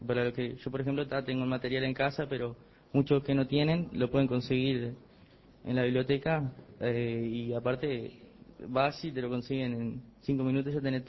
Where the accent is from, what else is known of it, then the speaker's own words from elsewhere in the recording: Semillero, Colonia, Uruguay; en el caso mío soy de acá de Semillero, y bueno, viajo, estoy a 4 kilómetros de ahí, pero soy de acá de Semillero